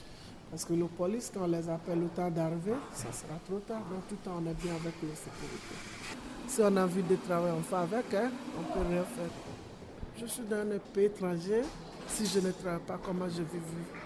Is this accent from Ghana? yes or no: yes; Ghana; now in France; Je viens du Ghana. Depuis 2007, je suis venue à Paris.